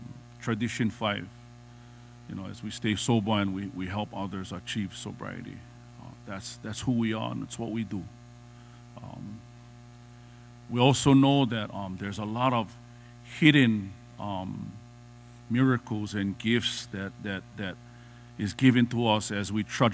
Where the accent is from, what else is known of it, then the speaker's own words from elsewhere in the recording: Hawaii, United States; I am Hawaiian. I am Kanaka. I know where I'm from. I know my source.